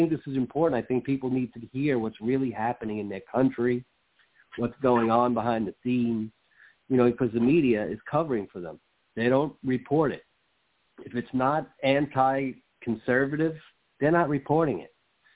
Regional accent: New York, United States; and I grew up in New York, of all places.

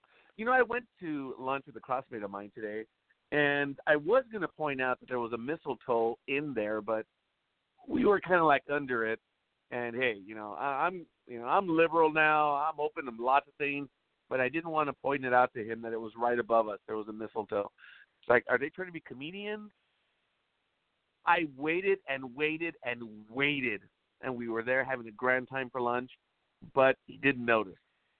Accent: California, United States; Well, I'm from Southern California, and I don't know what the hell a Yule log is.

